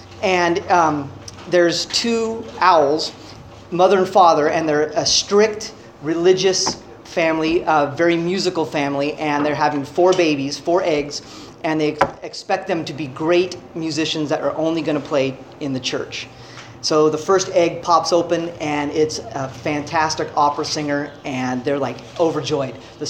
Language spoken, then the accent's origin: English; California, United States; also born or lived in New Jersey; I was born in New Jersey because my dad was a stockbroker, and he wanted to work on Wall Street, at least for a little bit. And as soon as I was popped out, he wanted to raise his family in California, so they got right back.